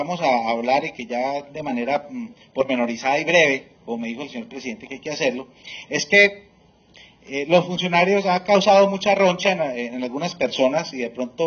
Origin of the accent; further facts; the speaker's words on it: Cartago, Valle del Cauca, Colombia; yo mi niñez la viví aquí en Cartago, fui estudiante del seminario y pues obviamente mi padre fue aquí servidor público de un juzgado de instrucción criminal en aquella época. Y siempre Cartago la he considerado mi casa.